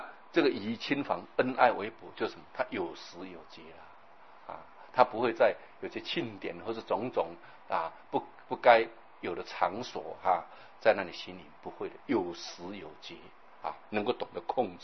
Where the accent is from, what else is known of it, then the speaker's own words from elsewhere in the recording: China; 所以你看我们中国人啊，他有一套理论很好啊。